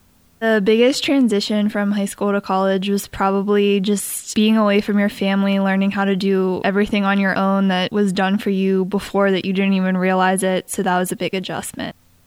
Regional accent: Pittsburgh, Pennsylvania, United States; born there; I was born in Pittsburgh. I attend Penn State University main campus

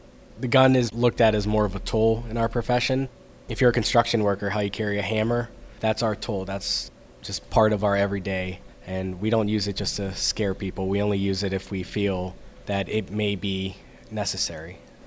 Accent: Carrick, Pennsylvania, United States; Growing up in Carrick, a lot of kids from high school take different routes of life.

